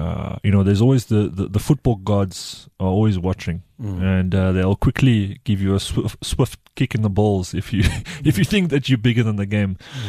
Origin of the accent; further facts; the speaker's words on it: South Africa; I'm South African.